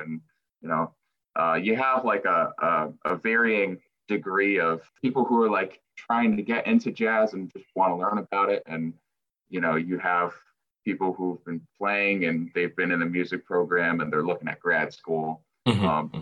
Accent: Milford, United States; I'm originally from Milford myself.

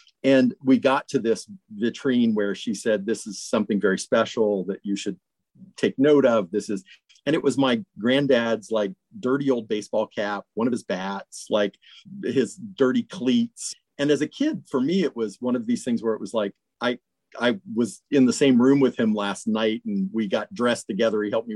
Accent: Land O' Lakes, Florida, United States; because I was growing up in Lando Lakes, Florida

